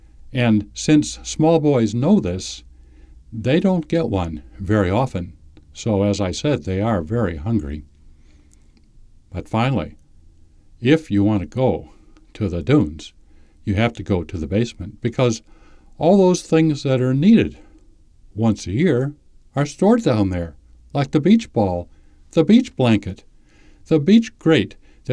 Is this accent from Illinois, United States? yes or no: yes; Chicago, Illinois, United States; It was really tough growing up in Chicago.